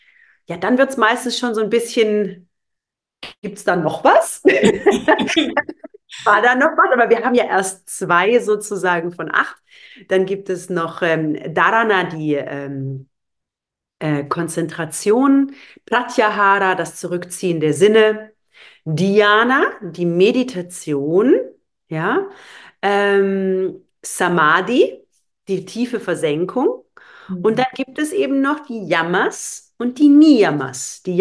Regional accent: Baden-Württemberg, Germany; ich komme aus der Freiburger Ecke, aus dem südlichen Raum hier.

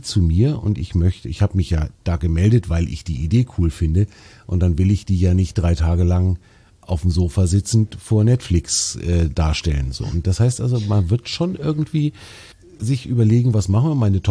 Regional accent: Baltic coast, Germany; Ich bin ja selber an der Ostsee aufgewachsen.

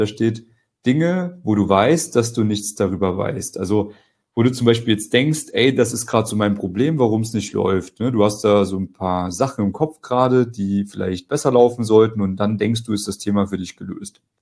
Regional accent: East Germany, Germany; ich bin auch aus Ostdeutschland, ich darf da Witze drüber machen.

